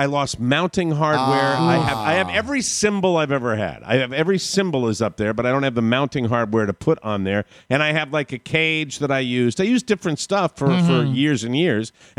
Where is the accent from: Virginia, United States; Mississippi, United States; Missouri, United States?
Virginia, United States; Manassas; Another call from my hometown of Manassas, Virginia.